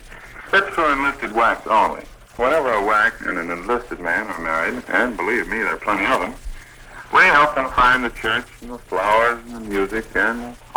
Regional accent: United States; now in Philippines; Washington, D.C., and New York City.

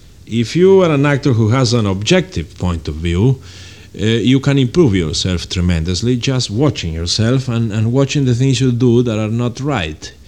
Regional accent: Buenos Aires, Argentina; born there; English is a second language; I was born in Buenos Aires, Argentina.

